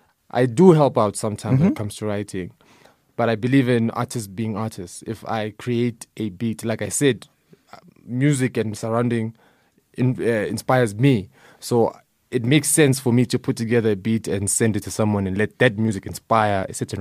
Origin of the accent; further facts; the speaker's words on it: Soweto, Gauteng, South Africa; I'm from Soweto. Soweto is very diverse, you know, from the ethnic groups, the music that we listen to.